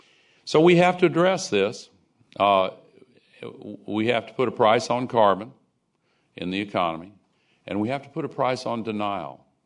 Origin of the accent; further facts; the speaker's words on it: Nashville, Tennessee, United States; in Nashville, my hometown, 3 years ago